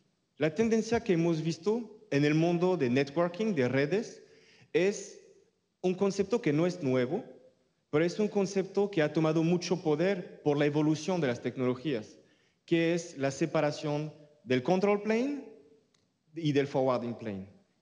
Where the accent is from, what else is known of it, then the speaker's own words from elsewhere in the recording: France; Spanish is a second language; soy francés